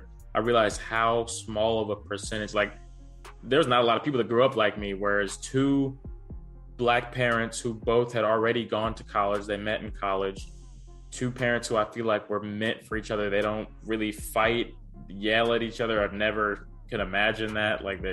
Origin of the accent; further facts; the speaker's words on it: Charlotte, North Carolina, United States; I am from Charlotte, North Carolina.